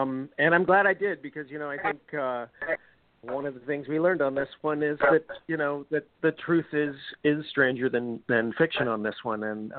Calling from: Vancouver, British Columbia, Canada; I'm in Vancouver as well.

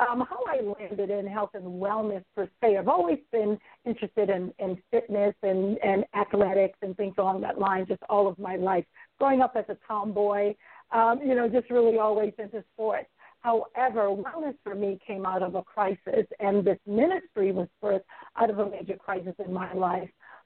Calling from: Florida, United States; I am doing fabulous. I'm greetings from Florida today.

